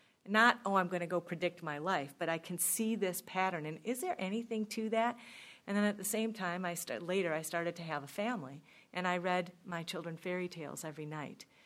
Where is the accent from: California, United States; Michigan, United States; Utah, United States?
Michigan, United States; I grew up in Southeast Michigan. I went to school here. I didn't move to Northern Michigan until 2002.